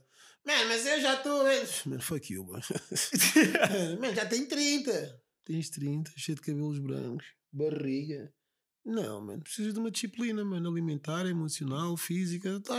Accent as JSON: {"language": "Portuguese", "region": "Lisbon", "country": "Portugal", "tie": "born or raised there", "said": "eu sou nascido e criado aqui em Lisboa."}